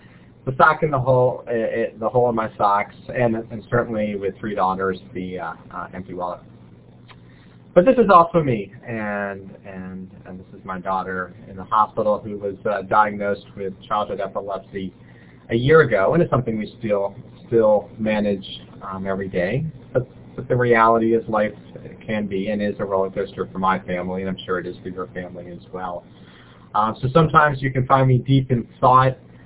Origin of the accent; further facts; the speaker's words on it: Maryland, United States; now in Richmond, United States; They're in Inner Harbor. I grew up in Maryland. And a huge Baltimore Orioles fan.